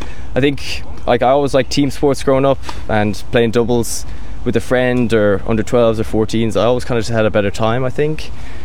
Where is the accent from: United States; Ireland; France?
Ireland; Limerick, Munster; I'm from Limerick